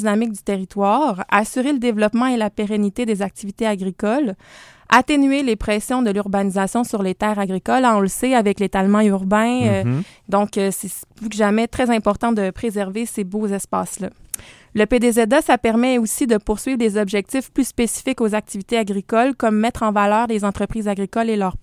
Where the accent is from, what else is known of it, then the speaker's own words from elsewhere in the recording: Quebec, Canada; Moi, je suis une fille de région éloignée. Je viens de la Côte-Nord